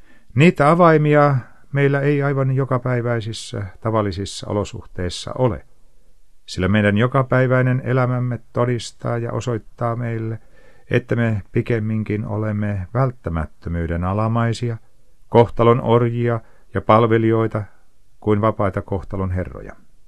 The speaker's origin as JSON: {"language": "Finnish", "town": "Helsinki", "region": "Uusimaa", "country": "Finland", "tie": "born or raised there", "said": "kun täällä Helsingissä, jossa olen syntynyt ja kasvanut"}